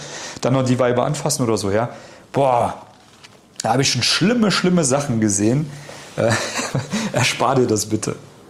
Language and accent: German; East Germany, Germany; also born or lived in Vienna; Ich komme aus Ostdeutschland. Da kommt manchmal noch durch hier der Akzent. Durch. Da kommt der Wiener durch, wo ich auch mal gelebt habe.